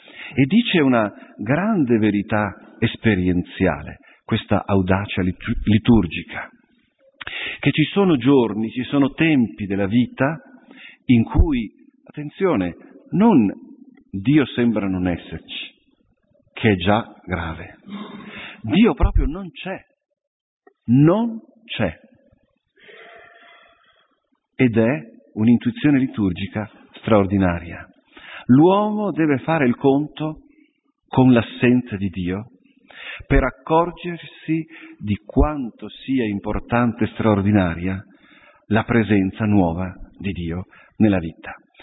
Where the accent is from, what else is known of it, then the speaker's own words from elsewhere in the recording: Veneto, Italy; io sono veneto di origine